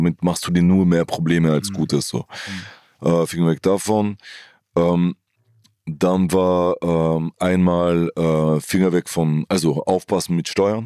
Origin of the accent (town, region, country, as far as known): Italy